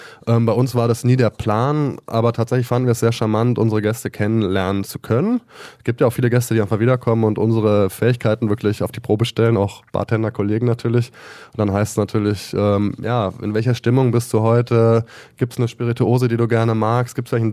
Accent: Berlin, Germany; da dachte ich mir, als Berliner bin ich ja in der Pflicht, ein guter Gastgeber zu sein.

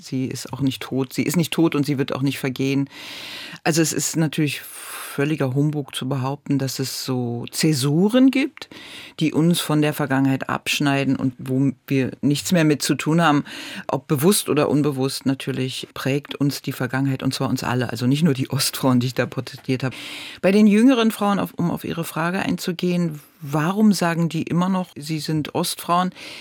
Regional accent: Berlin, Germany; Ich komme ja aus dem Prenzlauer Berg, bin dort groß geworden.

